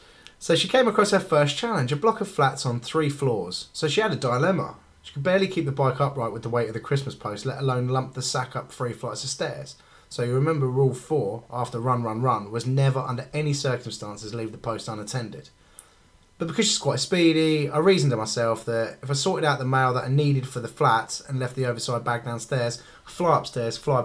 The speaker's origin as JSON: {"language": "English", "town": "Cambridge", "region": "East of England", "country": "United Kingdom", "said": "I know I come from Cambridge where cycling is practically genetic"}